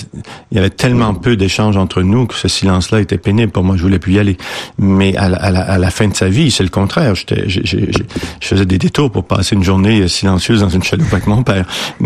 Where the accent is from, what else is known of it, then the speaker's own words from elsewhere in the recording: Quebec, Canada; now in Europe; chez nous au Québec beaucoup, un réseau d'entraide pour les femmes aussi